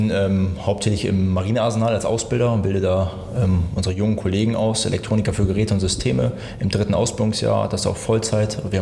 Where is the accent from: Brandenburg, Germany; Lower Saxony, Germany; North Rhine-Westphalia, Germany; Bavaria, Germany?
Lower Saxony, Germany; Wilhelmshaven; Ich bin gebürtiger Wilhelmshavener, bin 24 Jahre alt und seitdem auch nirgendwo anders gewohnt. Wilhelmshavener durch und durch.